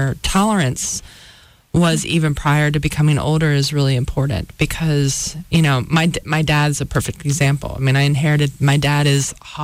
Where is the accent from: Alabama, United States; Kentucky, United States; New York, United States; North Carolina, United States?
North Carolina, United States; I grew up in North Carolina.